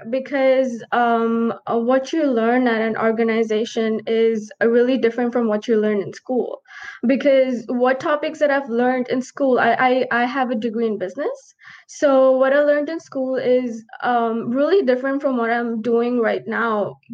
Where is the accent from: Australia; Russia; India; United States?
India; moved away as an adult; now in Canada; Because I'm from India. When I was working in India